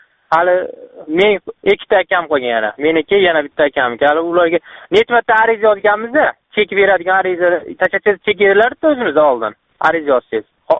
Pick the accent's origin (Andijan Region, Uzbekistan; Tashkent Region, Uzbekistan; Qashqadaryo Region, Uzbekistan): Andijan Region, Uzbekistan; Andijan; Andijondanman aka.